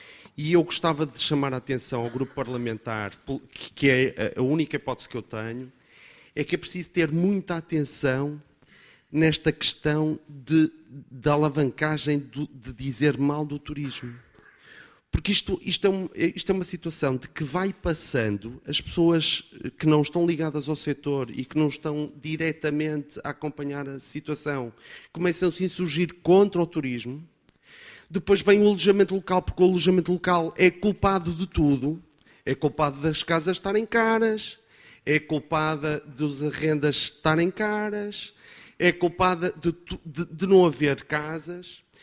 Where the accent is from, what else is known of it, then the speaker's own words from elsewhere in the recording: Porto, Portugal; sou do Porto, vim cá de propósito para manifestar aqui uma situação